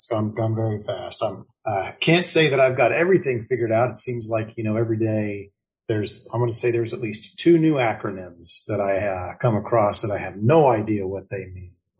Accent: Wellington, Kansas, United States; I grew up in Wellington, just south of Wichita there, and not a farm kid.

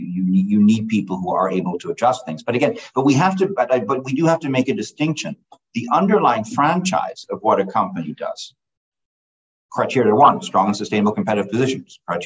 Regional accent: Germany; I grew up in Germany during the Cold War. I used to carry a wallet with me that said made in West Germany, because that's where I grew up.

